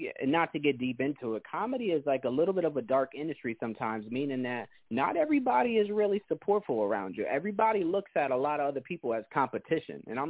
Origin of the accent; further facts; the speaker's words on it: West Haven, Connecticut, United States; I grew up in West Haven, graduated in West Haven, like in high school, and then I lived in New Haven for like 10 years after that.